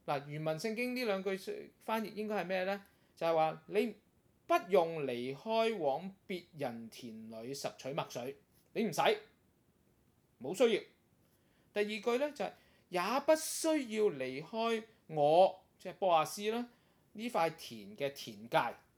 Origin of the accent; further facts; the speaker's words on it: Guangdong, China; 我就諗起一句説話，就係我哋廣東人成日都講啊